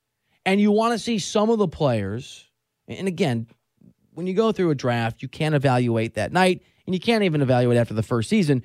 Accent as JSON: {"language": "English", "region": "Iowa", "country": "United States", "said": "And if you're in Detroit, and I'm from near there, I'm from Iowa, a bunch of my friends from Detroit, Michigan, it's been a really brutal slog."}